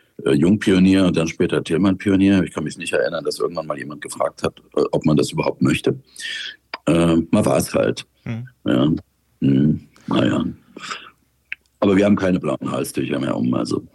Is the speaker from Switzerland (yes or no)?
no; Dresden, Saxony, Germany; in Dresden spielen, das ist ja meine Heimatstadt, die also als gebürtiger Sachse